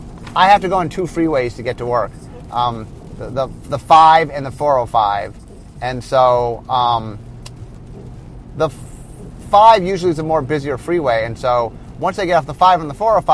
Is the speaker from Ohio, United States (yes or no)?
yes; Cleveland, Ohio, United States; also born or lived in Los Angeles; now in Seattle, United States; I grew up in Cleveland, in which we had a lot of snow.